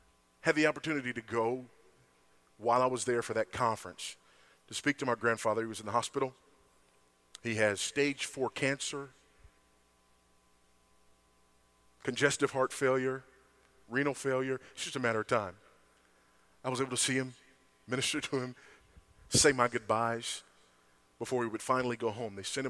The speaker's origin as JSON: {"language": "English", "town": "Los Angeles", "region": "California", "country": "United States", "tie": "born or raised there", "said": "I grew up in Los Angeles. I grew up in drug-infested, gang-infested South Central Los Angeles, California. Was raised by a single teenage Buddhist mother."}